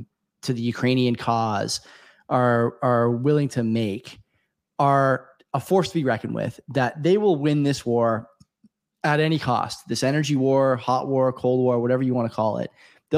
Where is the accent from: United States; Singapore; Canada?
Canada; speaking as a Canadian